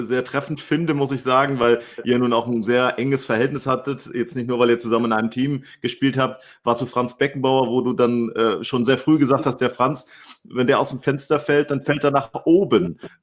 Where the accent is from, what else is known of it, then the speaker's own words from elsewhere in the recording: Hamburg, Germany; born there; Hamburger muss ich sagen, kann ich die Umleitung über Hamburg verstehen